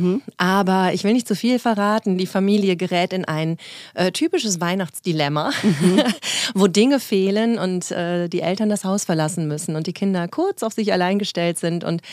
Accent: North Rhine-Westphalia, Germany; Ich komme aus dem Rheinland, bin zwischen Köln und Bonn aufgewachsen.

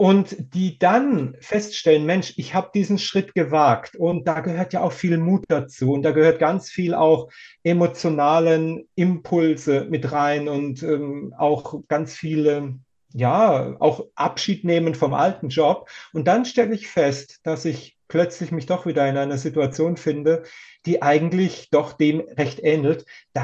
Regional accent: Stuttgart, Baden-Württemberg, Germany; wie man bei uns in Stuttgart sagt

